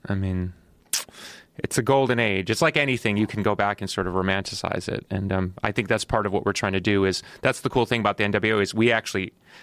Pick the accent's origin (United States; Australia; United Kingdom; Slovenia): United States; Chicago, Illinois; No, growing up in Chicago, there was a really rich wrestling history in Chicago growing up.